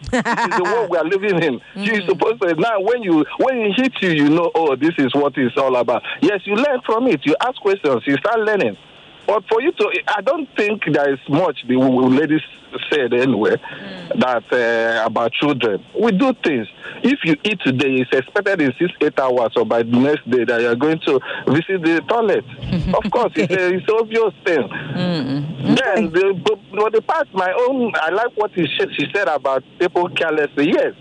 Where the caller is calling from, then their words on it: Ikoyi, Lagos, Nigeria; I'm calling from Ikoyi.